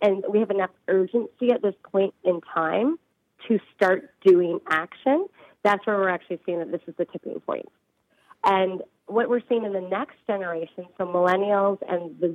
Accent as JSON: {"language": "English", "country": "Canada", "said": "We're Canadian. We say sorry too."}